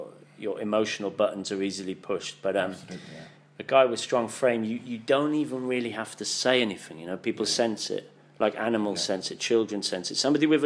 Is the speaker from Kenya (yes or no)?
no; United Kingdom; my frame has changed for my interactions with service people, being British. You know, we don't want to tread on any toes.